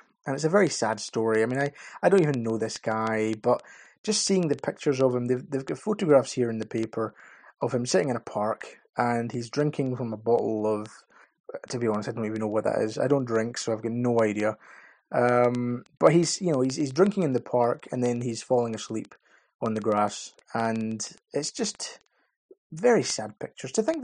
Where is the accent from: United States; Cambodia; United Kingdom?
United Kingdom; being British, what we do is we say, look, we need to help